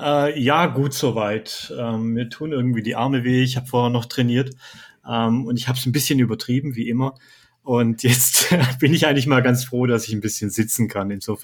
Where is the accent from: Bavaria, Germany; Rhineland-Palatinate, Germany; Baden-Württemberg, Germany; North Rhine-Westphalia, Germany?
Baden-Württemberg, Germany; Bad Mergentheim; born there; so eine Art Bastard aus Unterfranke und Schwabe. Also ich bin eigentlich gebürtiger Unterfranke. Ich komme aus Bad Mergentheim. Aber ich habe jetzt hier schon viele Jahre gelebt, hauptsächlich an der Zonengrenze zu Bayern. Und da entwickelt sich mit der Zeit so ein bisschen Schwäbisch.